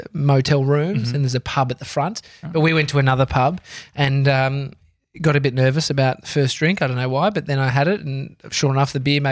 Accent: Victoria, Australia; I said to him, mate, I'm from Victoria. I've never seen this before.

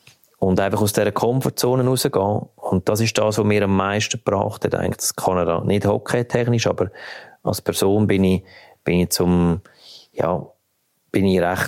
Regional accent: Canada; ich bin aus Kanada.

